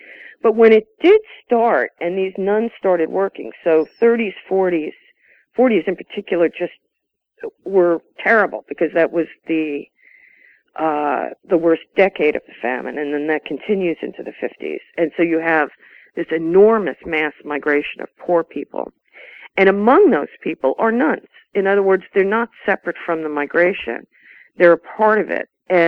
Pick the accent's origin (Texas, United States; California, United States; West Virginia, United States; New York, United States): New York, United States; I just made a completely practical decision, which is that I'm from New York. I have lots of friends and couches that I could use in New York to get the research done